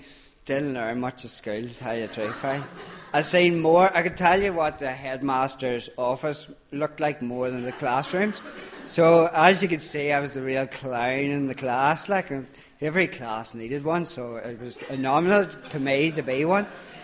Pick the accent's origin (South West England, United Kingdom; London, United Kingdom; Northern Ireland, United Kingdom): Northern Ireland, United Kingdom; Greystone; I come from Greystone, which is like from Dungan to Auchnacloy. So if you don't blink, you've still passed it. It's that small. So I grew up there.